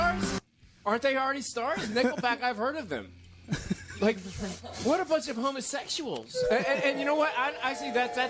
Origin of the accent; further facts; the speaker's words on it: Philadelphia, Pennsylvania, United States; I'm from Philly. We let it all hang out.